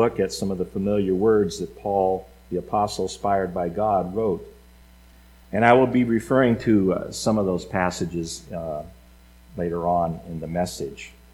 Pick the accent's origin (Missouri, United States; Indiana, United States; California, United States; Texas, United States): California, United States; The fact that I was raised in California doesn't mean I know anything about grapes